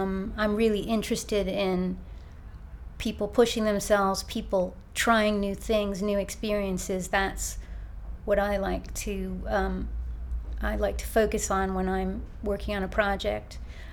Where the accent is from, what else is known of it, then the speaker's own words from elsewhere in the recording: New York, United States; moved away as an adult; now in United Kingdom; Okay, my background, I am an American. I grew up in New York. I've lived in Britain for quite a long time now, most of my adult life.